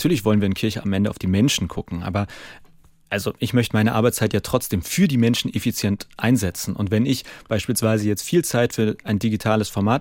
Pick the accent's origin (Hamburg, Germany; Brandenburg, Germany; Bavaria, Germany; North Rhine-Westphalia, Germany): Hamburg, Germany; Eidelstedt; also born or lived in Schnelsen; Also ich bin in Eidelstedt und Schnelsen aufgewachsen, auf Schnelsen gewohnt und in Eidelstedt irgendwie zur Schule und alles gegangen.